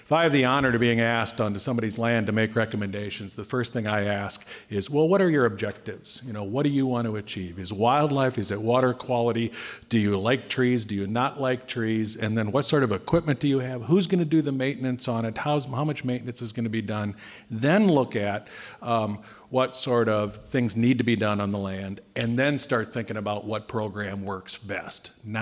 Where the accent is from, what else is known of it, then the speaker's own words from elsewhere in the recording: Dubuque, Iowa, United States; I'm originally from Dubuque in Northeast Iowa